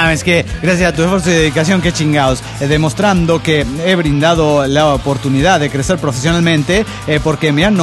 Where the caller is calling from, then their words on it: Coatzacoalcos, Veracruz, Mexico; de Coatzacoacos, de Veracruz, México.